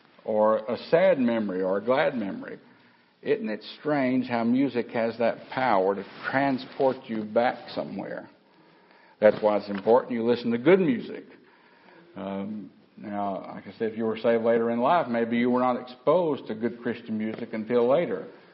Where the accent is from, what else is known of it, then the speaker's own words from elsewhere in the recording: the South, United States; You know, I'm from the South, you know, so I know what I'm talking about.